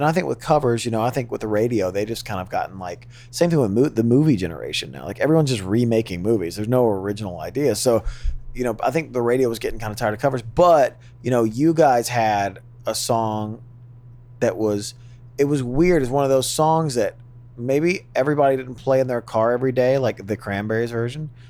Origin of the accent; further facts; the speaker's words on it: the South, United States; And then the second album, because we're from the South, the second album was very Southern rock.